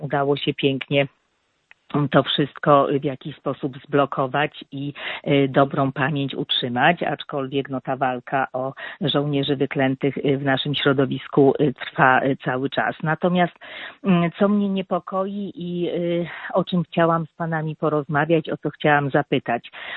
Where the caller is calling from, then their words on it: Świętokrzyskie Voivodeship, Poland; Był legendą tutaj Gór Świętokrzyskich